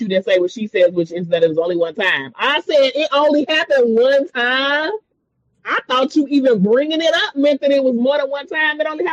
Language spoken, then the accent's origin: English; Chicago, Illinois, United States; also born or lived in Gary, Indiana; I'm from Chicago, but I went to high school in Gary, Indiana, which is like 30 minutes from Chicago.